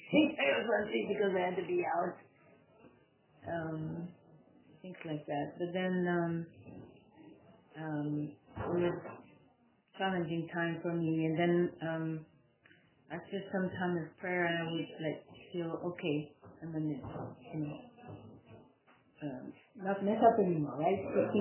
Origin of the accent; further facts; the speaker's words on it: Belgium; moved away; They hear my accent, right? They hear my accent, right? And I said, I'm from Belgium. Oh, I came from Belgium.